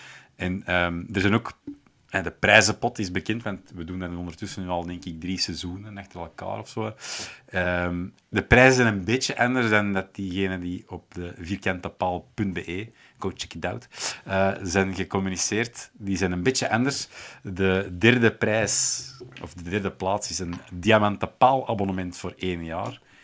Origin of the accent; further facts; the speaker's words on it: Schoten, Antwerp, Belgium; want ik ben oorspronkelijk uit Schoten.